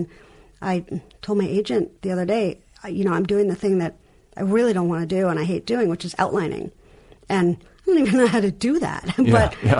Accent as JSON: {"language": "English", "region": "New York", "country": "United States", "accent": "New York", "said": "And I also just heard my New York accent, which I didn't know I had until I said all."}